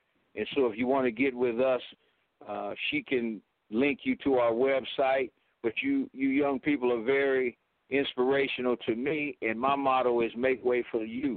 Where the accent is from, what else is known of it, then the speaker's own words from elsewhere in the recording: Sacramento, California, United States; because we are based in Sacramento. Actually, I'm from Del Paso Heights. Anybody would know about that community.